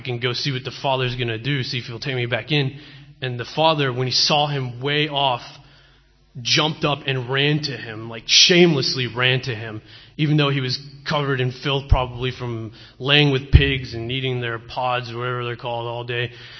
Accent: Virginia Beach, Virginia, United States; I'm from Virginia, Virginia Beach area.

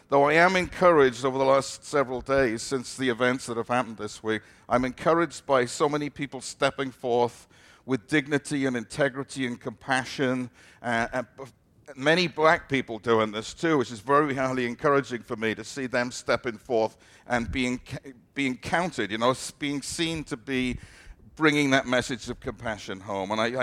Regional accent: United Kingdom; Because I'm from Britain, and when I grew up, every other word was a four-letter word, basically, in certain parts of the country.

